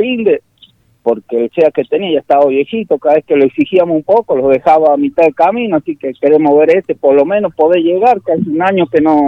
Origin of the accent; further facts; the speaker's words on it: Desiderio Tello, La Rioja, Argentina; nosotros somos de Desiderio Tello, del departamento de Chepe. Bien. Pero somos de un pueblo de Desiderio Tello.